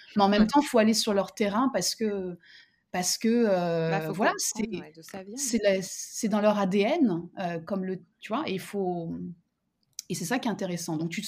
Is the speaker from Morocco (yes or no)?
no; France; nous, en tant que Français